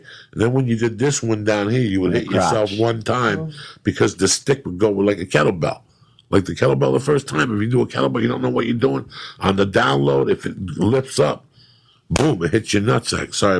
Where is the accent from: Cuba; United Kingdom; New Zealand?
Cuba; now in United States; You know, I grew up, like I told you, I came from Cuba